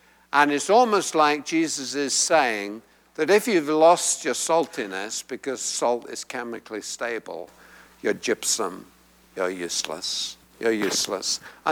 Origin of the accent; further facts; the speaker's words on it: England, United Kingdom; And I grew up in England